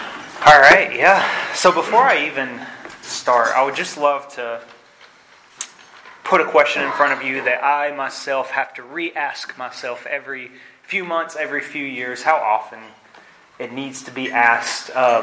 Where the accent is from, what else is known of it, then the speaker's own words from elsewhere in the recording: Chattanooga, Tennessee, United States; I can't tell you I was raised in Hickson. I can't tell you I was raised in St. Elmo. I can tell you I was raised in Chattanooga.